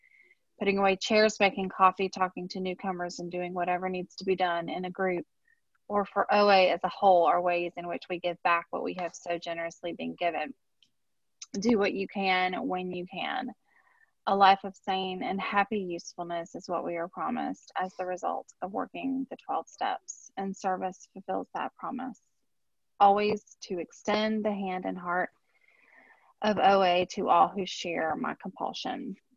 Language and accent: English; Tennessee, United States; from Tennessee.